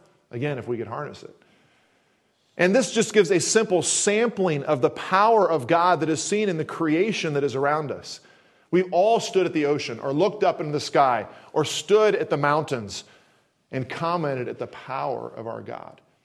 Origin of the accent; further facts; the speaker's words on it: Kansas City, United States; Growing up in Kansas City, many times had these tornado, not just drills, but literally tornado times in our high school.